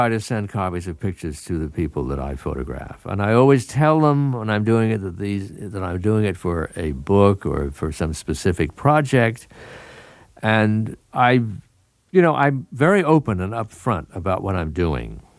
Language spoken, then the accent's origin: English; East Coast, United States; And I have spent my life being an East Coaster and growing up in the East, I felt I didn't know very much about this country.